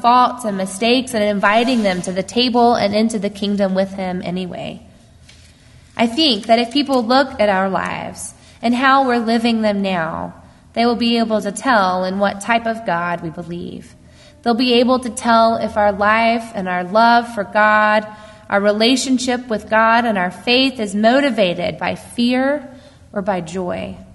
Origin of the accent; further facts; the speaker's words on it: Alabama, United States; I grew up in Alabama